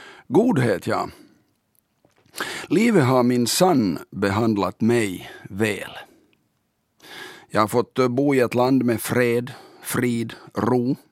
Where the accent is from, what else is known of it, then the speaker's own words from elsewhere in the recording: Karkkila, Uusimaa, Finland; born there; Själv föddes jag den 23/3/63 i Karkkila, Högfors. Trots namnet är i praktiken helt finskspråkig ort, där svenska egentligen hördes endast hos oss.